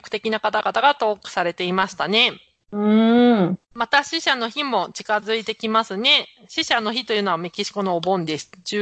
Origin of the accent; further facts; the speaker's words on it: Wakayama, Japan; 私の地元、和歌山県の方言をいくつかピックアップしてみました。